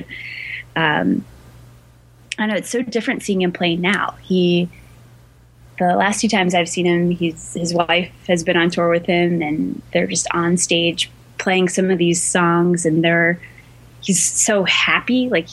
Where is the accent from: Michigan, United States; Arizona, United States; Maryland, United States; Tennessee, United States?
Maryland, United States; Frederick; that definitely connects to my roots growing up in Frederick, Maryland, and listening to country radio station.